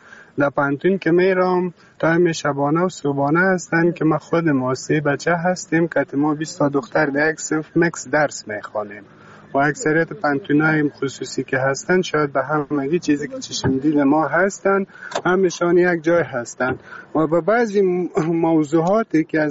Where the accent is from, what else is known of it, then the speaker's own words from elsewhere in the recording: Afghanistan; ما شما افغان هستیم، مسلمان هستیم